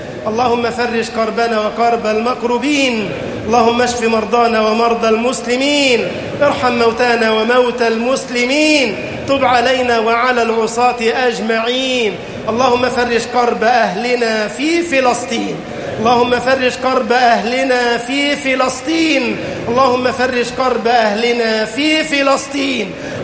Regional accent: Egypt; اللهم اجعل بلدنا مصر أمنا أمانا، سخاء رخاء

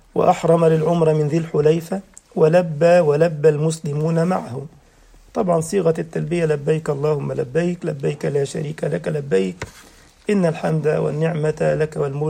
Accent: Egypt; وكذلك كان كسوة الكعبة بتيجي من عندنا من مصر، الملابس والطعام كان بيجي من مصر، وحتى اليوم موجودة التكية عندنا في مصر.

